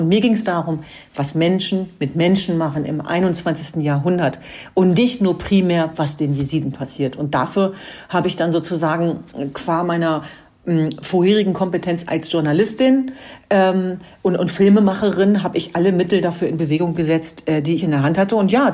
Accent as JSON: {"language": "German", "town": "Hanover", "region": "Lower Saxony", "country": "Germany", "tie": "born or raised there", "said": "Ich habe 10 Geschwister, wir sind 11 Kinder zu Hause, wir kommen aus Hannover-Linden."}